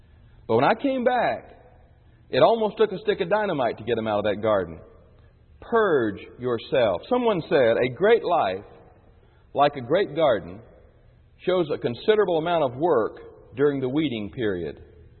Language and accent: English; Florida, United States; also born or lived in Illinois; When I was in Illinois, we were there for 10 years, and I grew up in Florida. And in Florida, the ground is sand.